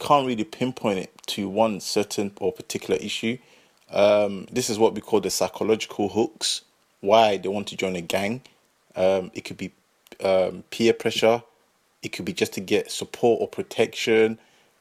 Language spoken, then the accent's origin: English; London, United Kingdom; growing up on the council estate where I grew up in North London